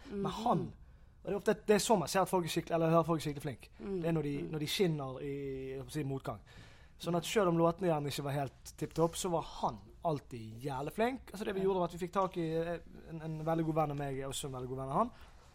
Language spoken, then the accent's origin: Norwegian; Bergen, Vestland, Norway; Folkens, jeg er fra Sandviken, jeg vet ikke hva som foregår.